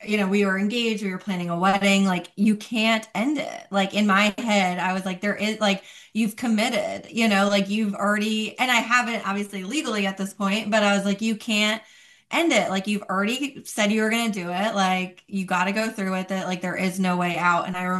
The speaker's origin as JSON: {"language": "English", "town": "Long Island", "region": "New York", "country": "United States", "tie": "born or raised there", "said": "or even I grew up on Long Island, so like Long Island wedding versus a smaller city in South Carolina"}